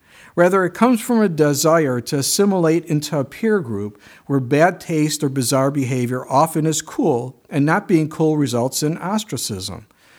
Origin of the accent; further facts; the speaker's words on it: Chicago, Illinois, United States; Again, I grew up in Chicago, so things were really far away there.